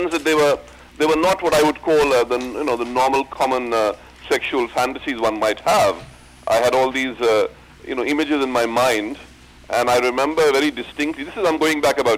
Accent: Bangladesh; I'm from a place called Bangladesh.

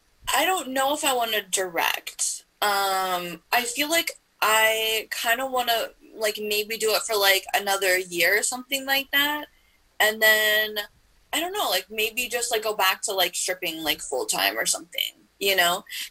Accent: Indiana, United States; now in Los Angeles, United States

